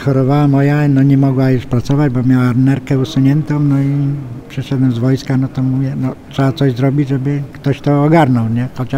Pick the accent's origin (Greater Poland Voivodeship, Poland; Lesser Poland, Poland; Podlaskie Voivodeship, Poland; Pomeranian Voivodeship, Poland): Greater Poland Voivodeship, Poland; Piła; born there; ja jestem urodzony w Pile.